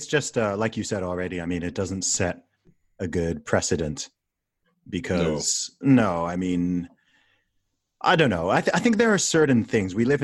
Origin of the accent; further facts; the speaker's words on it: Saudi Arabia; I grew up in Saudi Arabia, right?